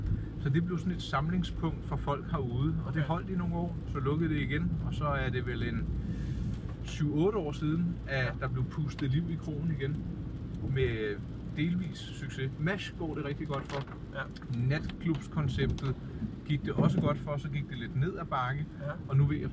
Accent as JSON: {"language": "Danish", "town": "Charlottenlund", "region": "Capital Region of Denmark", "country": "Denmark", "tie": "born or raised there", "said": "Jeg voksede op i Charlottenlund og var også af og til i Hellerup, hvor vi er nu."}